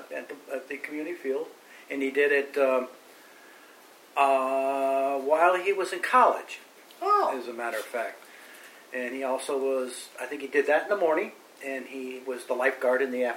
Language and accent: English; Waterbury, Connecticut, United States; born there; I was born in St. Mary's Hospital in Waterbury, Connecticut.